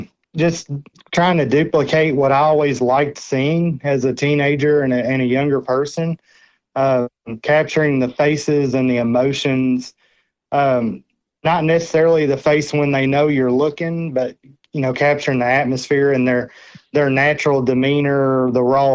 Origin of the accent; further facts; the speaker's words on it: Kentucky, United States; Growing up in Western Kentucky